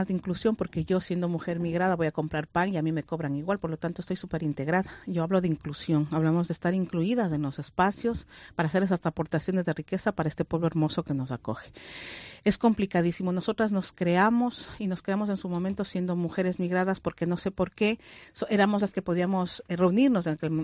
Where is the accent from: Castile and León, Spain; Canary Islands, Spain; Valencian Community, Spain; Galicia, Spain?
Galicia, Spain; soy gallega retornada.